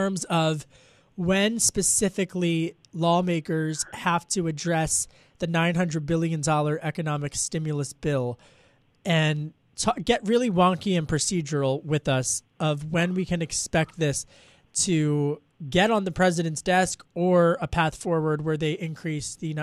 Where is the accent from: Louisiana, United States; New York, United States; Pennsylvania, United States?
Pennsylvania, United States; in seventh grade at Strathaven Middle School when I was growing up in Delco.